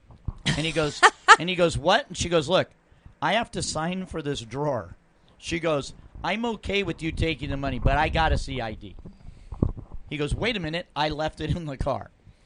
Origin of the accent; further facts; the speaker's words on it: Arizona, United States; My home state.